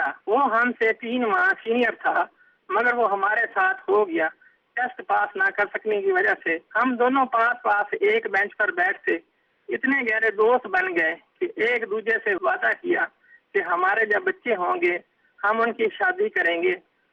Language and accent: Urdu; Shorkot, Punjab, Pakistan; اور میں شورکوٹ کا رہنے والا ہوں.